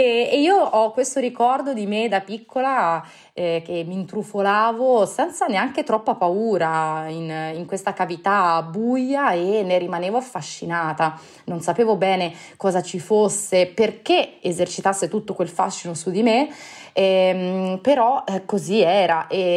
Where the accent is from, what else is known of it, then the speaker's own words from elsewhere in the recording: Marche, Italy; also born or lived in Puglia; io ho vissuto nelle Marche la mia giovinezza, ma in realtà sono nata in Puglia, i miei parenti sono tuttora lì, nella tristemente nota Avetrana